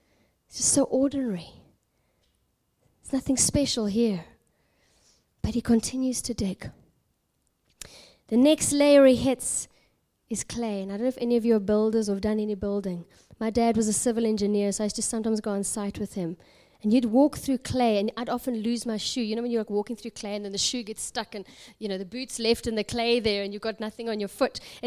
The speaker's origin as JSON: {"language": "English", "country": "South Africa", "said": "And I come from South Africa. They mine gold and diamonds."}